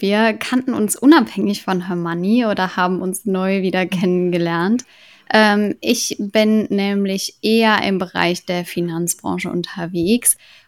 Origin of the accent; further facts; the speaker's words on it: Cologne, North Rhine-Westphalia, Germany; Ich komme ja aus Köln